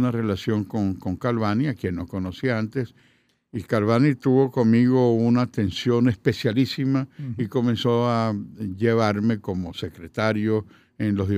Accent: Palestine; now in Venezuela; Llegamos sí, por el puerto de La Guaira. De Palestina, ya en aquel momento se había creado el Estado de Israel en el año 48.

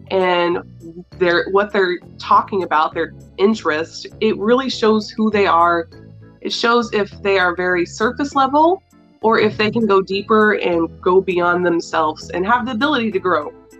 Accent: the South, United States; It's weird because I'm a Southerner, but I don't have Southern speech patterns.

